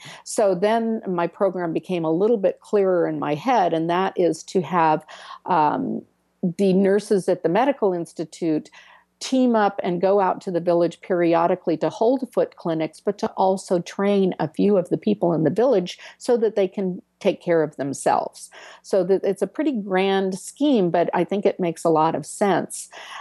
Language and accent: English; California, United States; I'm a nurse from California.